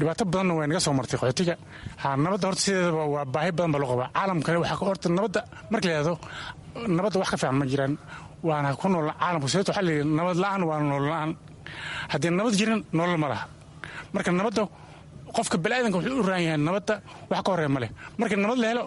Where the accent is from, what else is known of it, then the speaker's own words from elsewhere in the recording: Kismayo, Lower Juba, Somalia; moved away; waxaan mar hore waxaan ka imaanay aniga Kismaayo